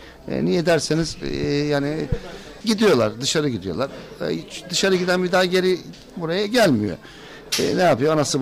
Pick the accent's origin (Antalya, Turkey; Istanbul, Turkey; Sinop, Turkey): Sinop, Turkey; Gerze; Ha bizim Gerze'mizde yok